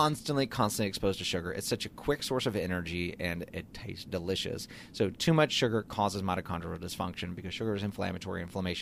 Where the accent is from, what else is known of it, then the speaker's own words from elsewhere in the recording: Louisiana, United States; I grew up on grits in South Louisiana and Pop-Tarts and Frosted Flakes and antibiotics.